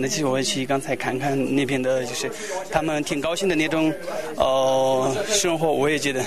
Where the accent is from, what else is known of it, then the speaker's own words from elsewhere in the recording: Tibet, China; first language Tibetan; Chinese is a second language; 说实话，就是我们的母语是藏语，可是在那边在学校里就是最重要的是汉语嘛。